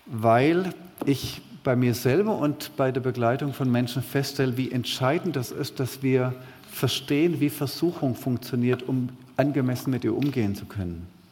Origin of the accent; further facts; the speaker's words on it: Baden-Württemberg, Germany; Ich bin Schwabe, mit Überzeugung.